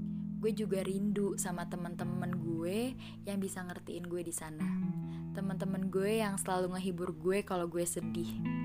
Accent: Jakarta, Indonesia; now in Padang, Indonesia; gue lahir di Jakarta. Dan gue juga dibesarkan di sana. Sekarang gue merantau untuk kuliah di Kota Padang. Ya, gue merantau Jakarta Padang.

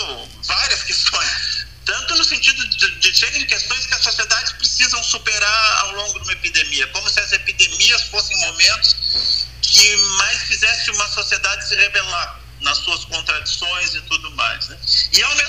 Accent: Porto Alegre, Rio Grande do Sul, Brazil; porque eu sou de Porto Alegre

